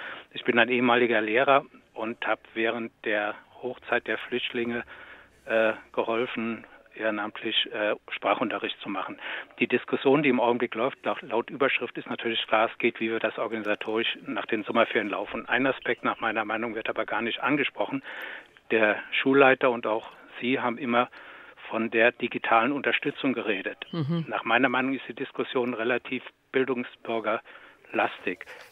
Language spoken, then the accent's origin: German; Hesse, Germany; ich komme ja aus Hessen